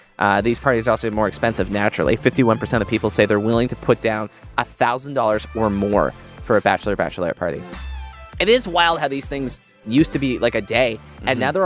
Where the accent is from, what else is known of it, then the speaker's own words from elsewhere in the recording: Brampton, Ontario, Canada; Look, I'm from Brampton